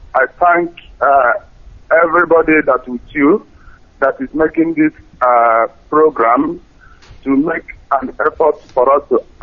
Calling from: Malaga, Andalusia, Spain; I am calling from Spain, Malaga.

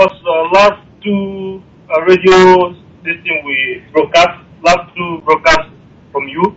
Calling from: Moscow, Russia; from Russia, Moscow.

